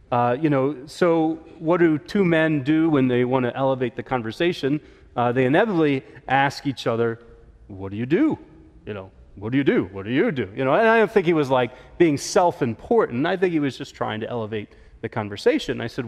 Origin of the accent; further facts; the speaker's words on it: Manlius, New York, United States; No way, I'm from Manlius. That's crazy. You know, what are the chances another family from Syracuse would be at this hotel?